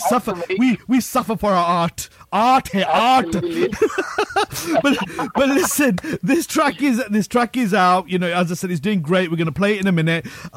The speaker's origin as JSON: {"language": "English", "town": "Leicester", "region": "East Midlands", "country": "United Kingdom", "tie": "born or raised there", "said": "right here in my hometown, right here in Leicester"}